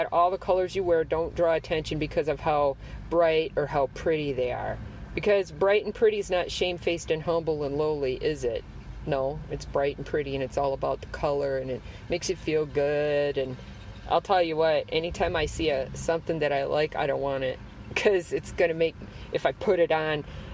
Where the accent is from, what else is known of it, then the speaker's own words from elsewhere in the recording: Wisconsin, United States; I know we're from Wisconsin, way, way up north. And the winters could go all the way to the end of March.